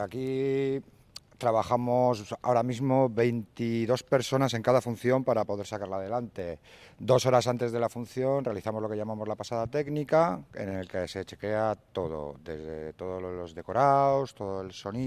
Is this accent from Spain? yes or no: yes; Bilbao, Basque Country, Spain; Yo soy de Uribarri